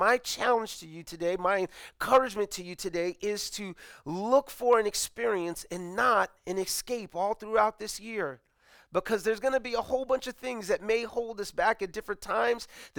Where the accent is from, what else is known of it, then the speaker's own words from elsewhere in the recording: Bronx, New York, United States; I'm ratchet. I'm from the Bronx.